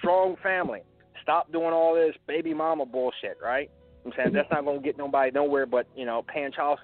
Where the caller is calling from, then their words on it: Philadelphia, Pennsylvania, United States; I'm calling from Philadelphia.